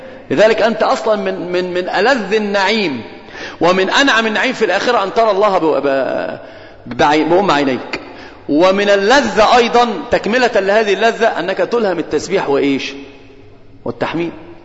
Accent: Egypt; عندنا في مصر حاجة اسمها قلب مكاني للحروف

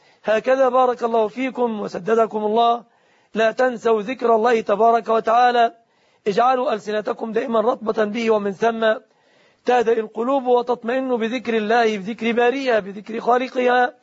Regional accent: Egypt; لكن هنا لا أعلم بنكا إسلاميا في بلادنا مصر

